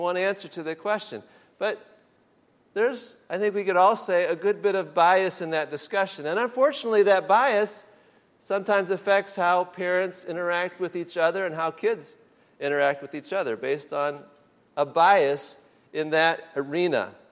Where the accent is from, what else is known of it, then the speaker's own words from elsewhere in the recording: Michigan, United States; considerable bias for Ohio State and against my home state of Michigan.